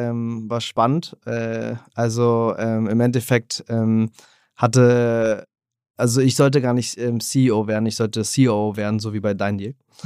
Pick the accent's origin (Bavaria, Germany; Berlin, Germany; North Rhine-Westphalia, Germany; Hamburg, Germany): Berlin, Germany; Ich bin ursprünglich Berliner